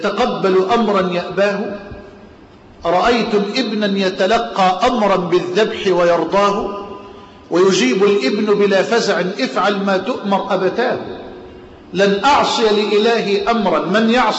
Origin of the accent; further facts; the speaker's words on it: Egypt; يعني بلهجتنا في مصر أعلى مفخلك اركبه